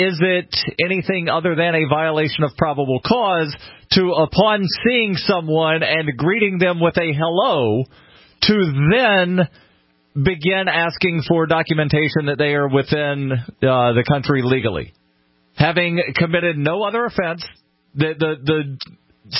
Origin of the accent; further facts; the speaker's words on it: Birmingham, Alabama, United States; I'm from Birmingham, which is about 45 miles from Anniston.